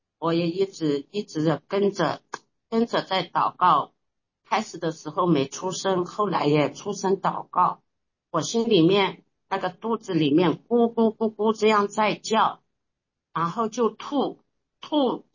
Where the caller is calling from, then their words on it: Zhejiang, China; 我是浙江的。